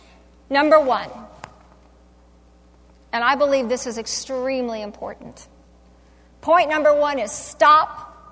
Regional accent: United States; Just because I'm an American, and I've got many, many friends from all over the world

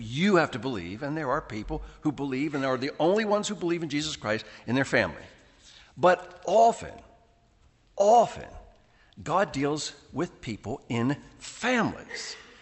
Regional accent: United States; After all, I'm an American.

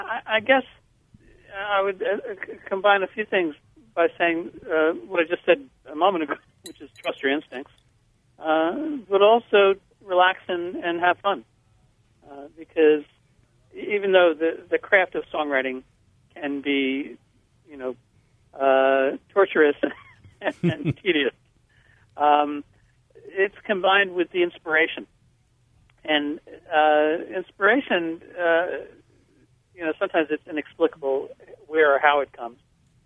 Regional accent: Paramus, New Jersey, United States; it was sort of all these teenage girls I had a crush on as I was growing up in Paramus, New Jersey

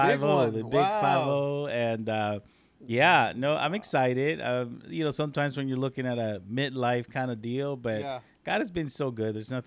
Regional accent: Dominican Republic; growing up in the Dominican Republic, we always did Christmas Eve.

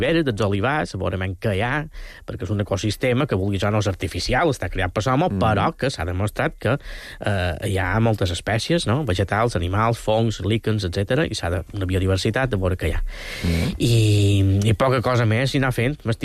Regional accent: Banyabufar, Balearic Islands, Spain; Després estic fent també unes il·lustracions per al meu poble, per Banyabufar

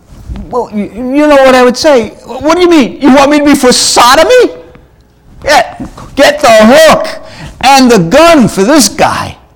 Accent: New York, United States; accent: New York; I know, my New York accent may get in the way of the horse

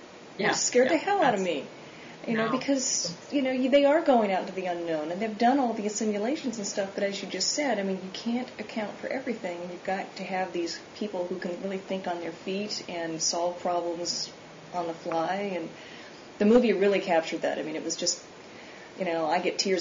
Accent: Seattle, Washington, United States; because I grew up in Seattle, so I'm familiar with the Pacific.

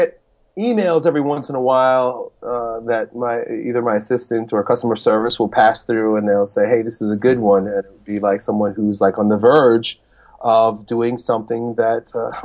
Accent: New York, United States; now in St. Petersburg, United States; I grew up in Long Island.

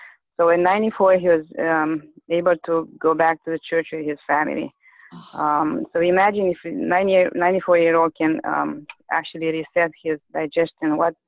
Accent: Romania; I'm from Romania.

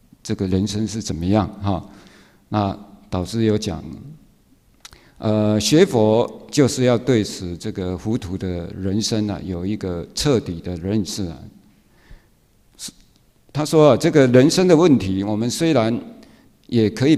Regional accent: Tainan, Taiwan; moved away as an adult; 我的故乡是台南，我回去台南，我已经20岁离开台南，然后这个已经30几年没有回去

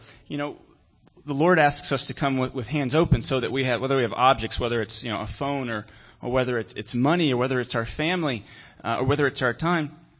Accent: South Carolina, United States; hospitality, at least where I'm from, which is South Carolina.

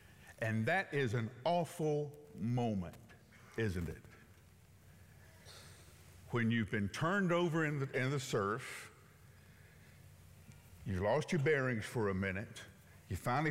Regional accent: Huntsville, Alabama, United States; I grew up in Alabama, you know that.

